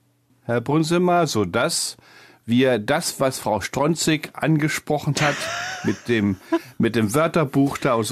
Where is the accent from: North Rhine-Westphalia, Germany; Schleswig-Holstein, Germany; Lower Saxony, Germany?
Lower Saxony, Germany; denn ich komme aus Ostfriesland